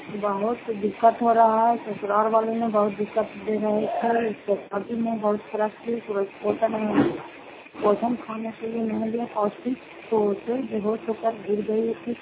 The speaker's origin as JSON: {"language": "Hindi", "region": "Bihar", "country": "India", "said": "जिला नालंदा राय सत्ता ब्लॉक के निवासी हूँ"}